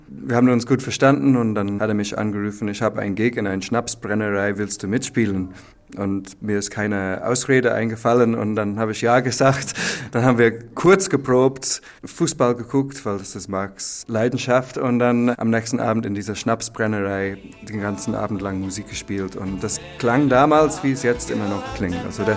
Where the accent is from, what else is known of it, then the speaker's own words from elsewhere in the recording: North East England, United Kingdom; German is a second language; gab es dann einen neuen Kurs in Newcastle, in der Gegend, wo ich herkomme, Nordostengland